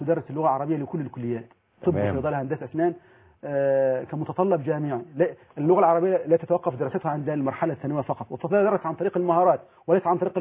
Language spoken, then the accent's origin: Arabic; Egypt; البحث العلمي عندنا في مصر توصياته كثيرة جدا لكن لا توجد على أرض الواقع.